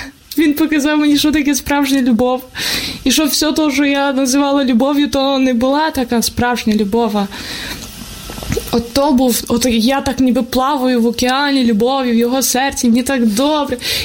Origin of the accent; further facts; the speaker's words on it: Kolomyia, Ivano-Frankivsk Oblast, Ukraine; я сама з Коломиї